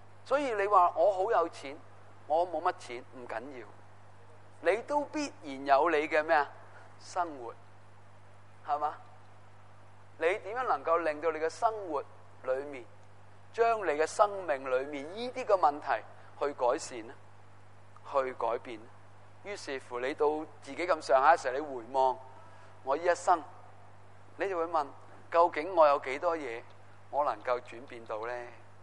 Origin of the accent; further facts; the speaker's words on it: China; 我们中国人